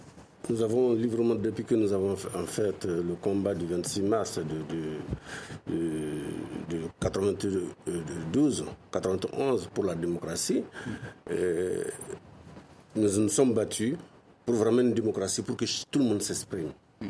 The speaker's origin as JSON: {"language": "French", "country": "Mali", "said": "De toute façon, nous sommes tous des Maliens."}